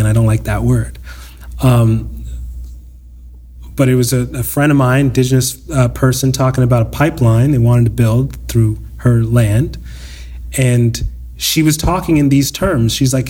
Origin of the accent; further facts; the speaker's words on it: Canada; And then also as a Canadian, we don't have that, we don't have the best lens on ourselves, right?